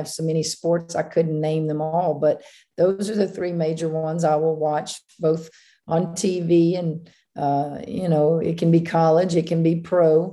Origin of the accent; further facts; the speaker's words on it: Louisiana, United States; Well, I grew up in Louisiana